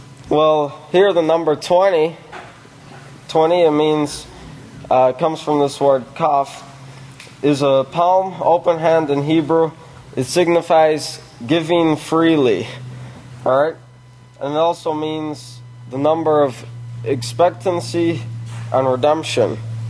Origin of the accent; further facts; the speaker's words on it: Texas, United States; You know, and these people were from Texas also. So when people from the house of Yahweh look at us as us being from Texas, they're like, does anything great come from Texas?